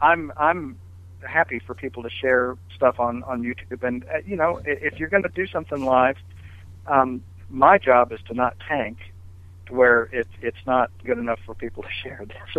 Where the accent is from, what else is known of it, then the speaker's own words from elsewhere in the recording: Missouri, United States; you know, I'm from Missouri originally, and they asked me to go play that Missouri show, and so I've got a bunch of relatives coming up from the Ozarks, which is very cool.